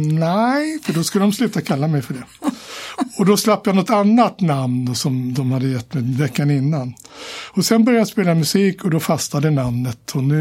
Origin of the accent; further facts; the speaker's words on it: Stockholm, Stockholm County, Sweden; jag är uppvuxen i Årsta och Fruängen, söderförorter.